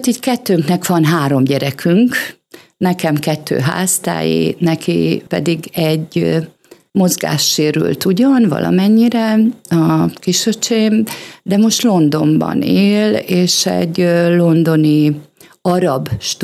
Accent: Subotica, Vojvodina, Serbia; born there; De nem Csantavéren születtem, szabadkai születésű vagyok

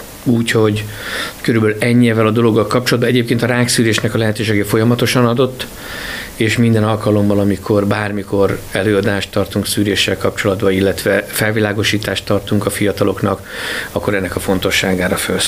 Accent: Szeged, Csongrád-Csanád, Hungary; now in Kiskunhalas, Hungary; már most lassan másfél éve élek Kiskunhalason. Én 53 évig Szegeden éltem, ott születtem, ott jártam iskolába.

